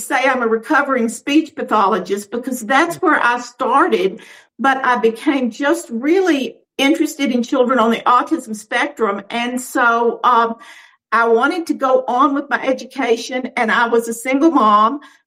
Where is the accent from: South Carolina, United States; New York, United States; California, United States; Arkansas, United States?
Arkansas, United States; Little Rock; I got to spend some wonderful time in rural Arkansas as well as growing up in Little Rock.